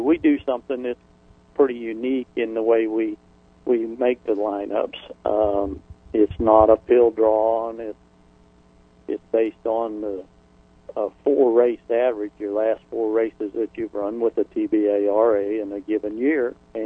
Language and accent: English; Florida, United States; also born or lived in Ohio; Well, I've been in Florida since I was 4 years old, and before that I was born in Ohio.